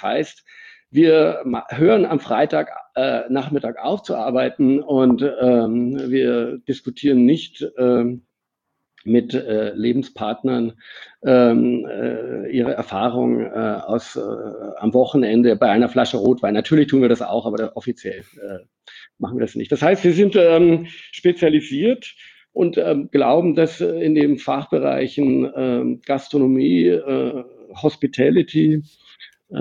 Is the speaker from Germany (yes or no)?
yes; Germany; accent: German; now in Austria; Also mein Akzent ist ein Deutscher geblieben. Ich bin damit in der Tradition meiner Familie mein Vater ist aus Ungarn nach Deutschland gekommen